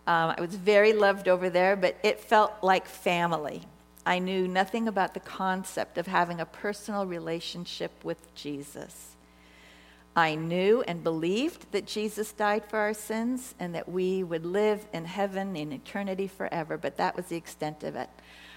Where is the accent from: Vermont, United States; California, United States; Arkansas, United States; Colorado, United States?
California, United States; Los Angeles; And I grew up in the Los Angeles area, moved out here with my husband and my daughter